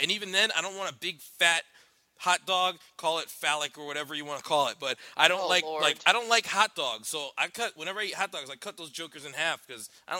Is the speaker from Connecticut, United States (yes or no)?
yes; Connecticut, United States; I'm from Connecticut.